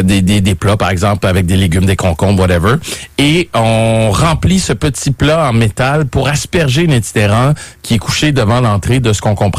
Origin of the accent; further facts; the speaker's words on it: Montreal, Quebec, Canada; J'ai grandi à Montréal